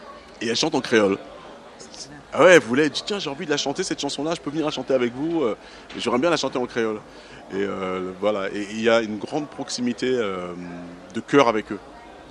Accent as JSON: {"language": "French", "region": "Guadeloupe", "country": "France", "said": "évidemment, en tant que Guadeloupéen."}